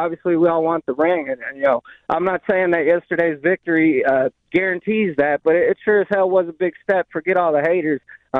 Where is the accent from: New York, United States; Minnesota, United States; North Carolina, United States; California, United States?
New York, United States; Buffalo; I'm born and raised in Buffalo, but, you know, I'll never stray away from these Bills' roots.